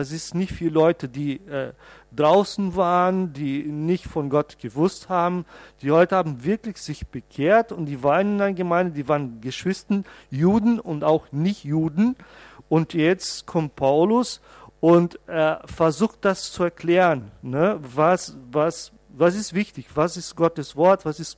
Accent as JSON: {"language": "German", "country": "Brazil", "second_language": "German", "lives_now": "Germany", "said": "Ich komme aus Brasilien, wo ein Christ trinkt null Alkohol."}